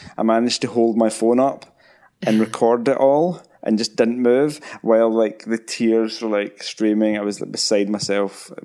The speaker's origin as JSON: {"language": "English", "region": "Scotland", "country": "United Kingdom", "tie": "born there", "said": "And I was born like in Scotland."}